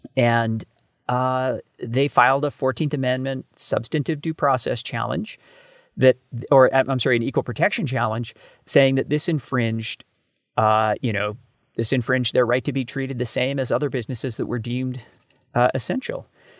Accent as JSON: {"language": "English", "country": "Canada", "said": "And as a Canadian, we didn't particularly care about getting a tan."}